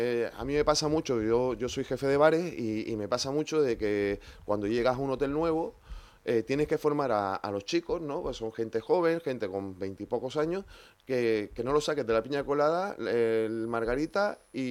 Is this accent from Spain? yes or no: yes; Canary Islands, Spain; a pesar de haber nacido en Gran Canaria, yo me siento majorero. Yo llevo desde que tengo 8 años en la isla, me he